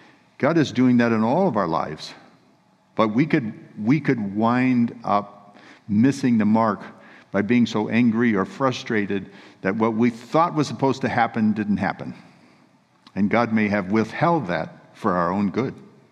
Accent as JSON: {"language": "English", "region": "California", "country": "United States", "said": "So I'm from California, in the middle of California, and in the summertime, there are tumbleweeds."}